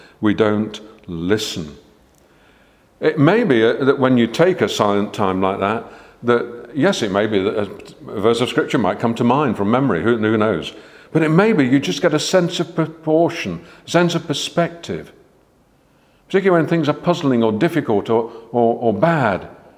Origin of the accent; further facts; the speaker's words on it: United Kingdom; I'm a British male